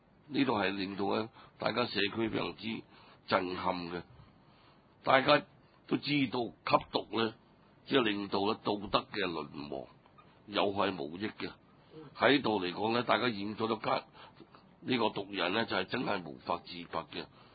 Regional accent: China; 大家都緊記得我哋中國人當年

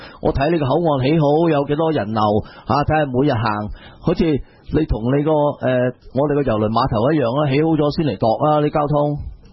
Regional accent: New Territories, Hong Kong; 我知道我哋新界人做乜嘢都环评啦

